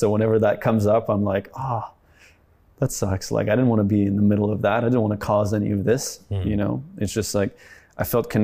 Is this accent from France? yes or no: yes; France; my family's Swedish, but I grew up in France, and the French school system is very strict and rigid.